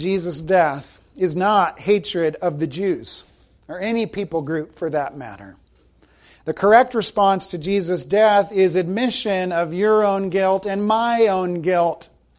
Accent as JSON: {"language": "English", "region": "the South", "country": "United States", "said": "I'm a Southerner. I had nothing to do with slavery in the 1800s. I didn't even show up into this world until 1979."}